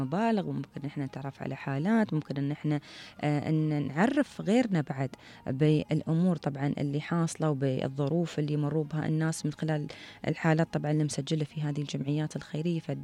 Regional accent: Dubai, United Arab Emirates; أسلوب الحياة عندنا في دبي بالتحديد وفي الإمارات بشكل عام

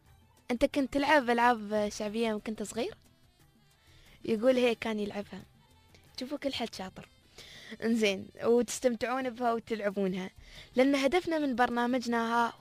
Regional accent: United Arab Emirates; بلادنا الإمارات

